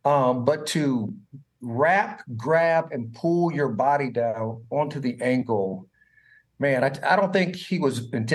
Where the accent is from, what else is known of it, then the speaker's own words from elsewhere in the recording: Indiana, United States; Well, I am from Indiana.